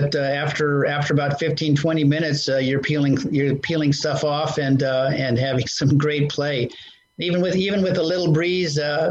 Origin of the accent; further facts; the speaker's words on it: Alaska, United States; And, you know, I grew up in Alaska, and we would go skiing and do all kinds of winter sports.